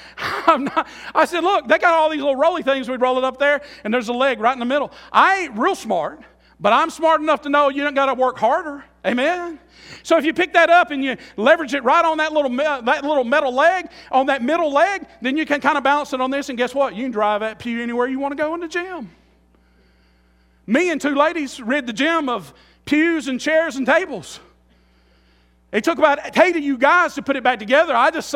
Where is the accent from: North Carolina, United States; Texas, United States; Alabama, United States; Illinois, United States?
Alabama, United States; Selma; born there; I was born in Selma, Alabama, and I lived all over the world.